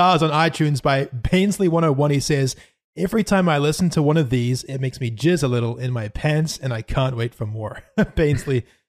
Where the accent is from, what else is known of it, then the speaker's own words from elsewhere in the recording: New Zealand; We're from all over the world. I'm from New Zealand.